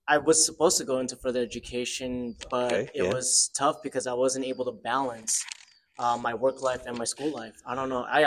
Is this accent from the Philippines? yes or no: yes; Philippines; I mean, I come from a family, I'm Filipino.